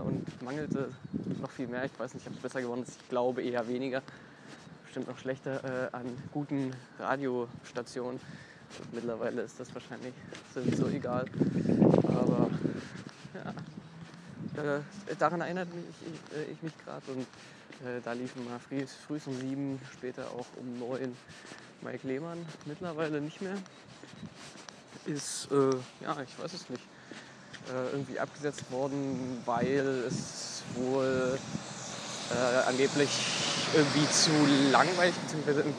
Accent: Saxony, Germany; das ist halt ein Berliner-Brandenburger Sender, den es halt ja, bei uns in Sachsen nicht gibt und auch nicht gab.

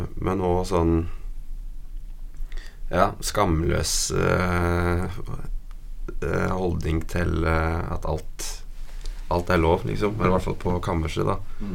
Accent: Kongsberg, Buskerud, Norway; Eller Kongsberg der jeg er fra har jo en gammel, hva skal man si, scene for hardcore da.

